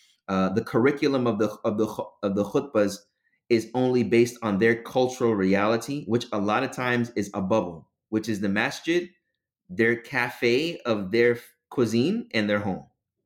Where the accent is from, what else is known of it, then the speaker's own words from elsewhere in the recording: United States; born there; I'm a convert. I mean, I'm originally from Ghana, West Africa. I came here to, well, I was born in America. My parents came from Ghana. So I'm kind of like the first generation.